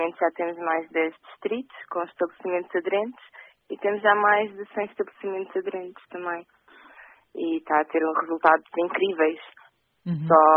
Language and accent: Portuguese; Lisbon, Portugal; Eu sou de Lisboa